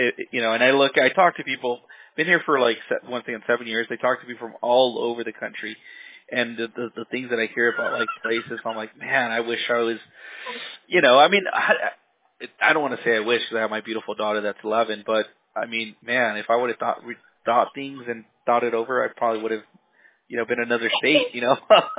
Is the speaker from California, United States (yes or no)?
yes; California, United States; so I'm born and raised in California